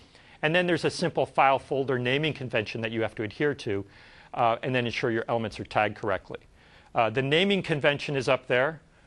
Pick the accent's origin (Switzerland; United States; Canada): Canada; I, for instance, speak English as my primary language, but I also speak French because I grew up in Canada, and I also speak Italian because my parents were Italian.